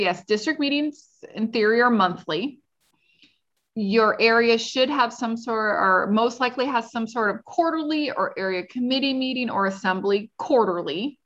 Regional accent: Washington, United States; but I'm from Washington. So you expect me to be a tree hugger.

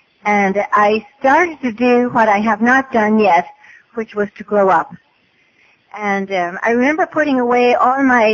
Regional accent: Ireland; So I'm from Ireland, as you can tell.

